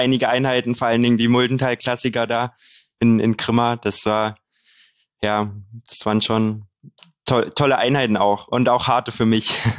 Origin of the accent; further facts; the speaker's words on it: Haselbachtal, Saxony, Germany; Ja, mein Heimatort, das kleine Dorf Haselbachtal, die Gemeinde Haselbachtal kommt aus dem Speckgürtel von Dresden